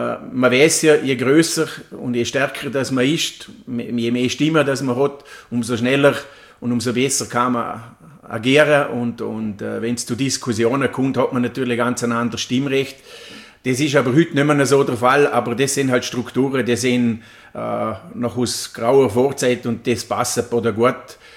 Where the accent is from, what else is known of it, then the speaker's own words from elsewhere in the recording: Bartholomäberg, Vorarlberg, Austria; Ich komme aus dem Cancier, das ist ein Ortsteil vom Bartholomäberg, Sonnenbalkon